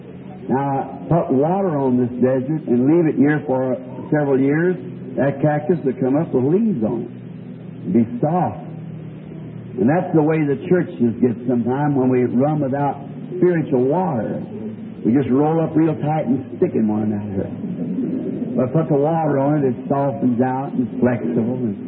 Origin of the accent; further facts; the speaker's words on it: Ireland; I was there as an Irishman.